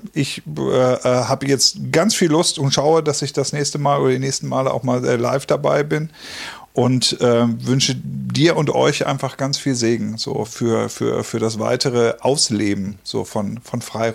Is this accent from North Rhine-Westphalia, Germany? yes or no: yes; Detmold, North Rhine-Westphalia, Germany; ich komme aus Detmold und ich suche gerade auch ein bisschen was